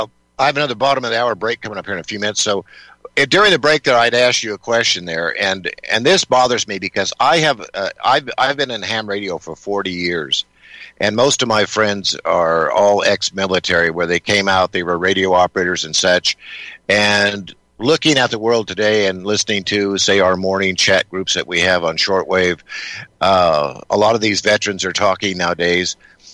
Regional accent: Las Vegas, Nevada, United States; as well as Las Vegas, which is my hometown.

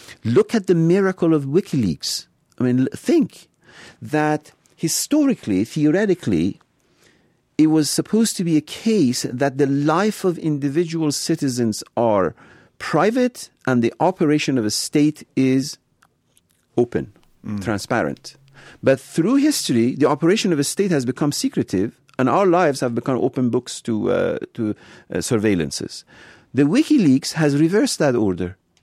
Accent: Philadelphia, Pennsylvania, United States; In Philadelphia, in South Philly, I mean, I'm from Philly. That's where I went to school.

